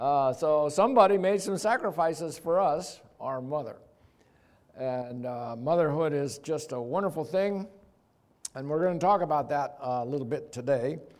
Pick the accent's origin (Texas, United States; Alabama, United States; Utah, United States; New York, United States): Texas, United States; And in Texas, Washington, we're from Texas, is looked at as liberal.